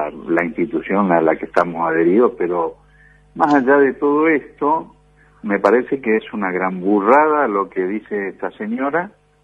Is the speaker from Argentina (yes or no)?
yes; Argentina